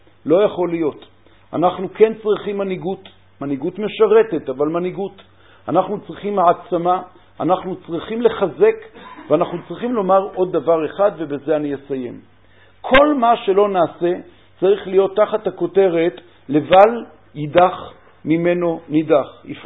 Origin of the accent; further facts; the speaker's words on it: Ramat Gan, Tel Aviv District, Israel; אבל כשאני גדלתי ברמת גן